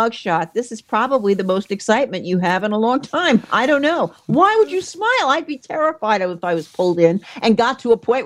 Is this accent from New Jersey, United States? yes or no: yes; New Jersey, United States; I'm sorry. I'm from New Jersey.